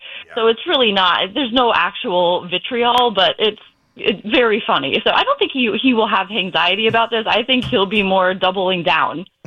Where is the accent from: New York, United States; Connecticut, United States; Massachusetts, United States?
Connecticut, United States; So I grew up in Connecticut. A lot of my friends growing up are Yankee fans